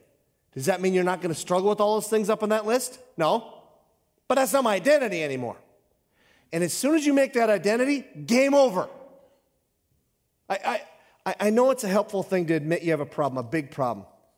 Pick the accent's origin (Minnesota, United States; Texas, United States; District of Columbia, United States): Minnesota, United States; Hibbing; If I say I'm a Hibbingite, that means I'm from Hibbing.